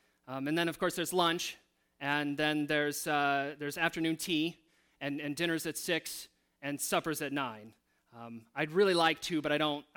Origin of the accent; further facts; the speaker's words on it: Michigan, United States; I know growing up in the Midwest in Southwest Michigan, I think I paid more attention to it.